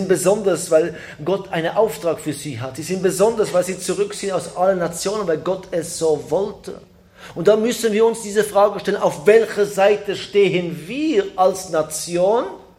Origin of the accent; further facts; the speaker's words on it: Israel; Ich bin selber in Israel aufgewachsen, ich kenne das Volk und Land sehr gut.